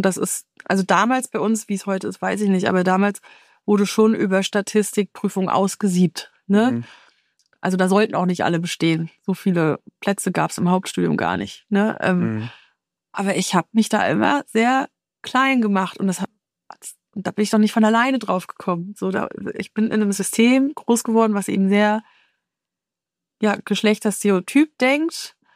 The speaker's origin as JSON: {"language": "German", "town": "Rostock", "region": "Mecklenburg-Vorpommern", "country": "Germany", "said": "Ich komme ja aus Rostock."}